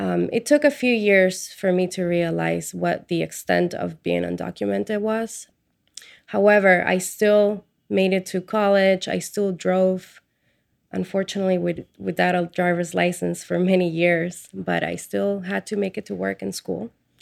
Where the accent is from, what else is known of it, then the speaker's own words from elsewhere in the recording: Peru; also born or lived in Atlanta, Georgia, United States; now in New York, United States; I was born and raised in Peru. Raised the other half of my life in Atlanta, Georgia, and now I live here in New York.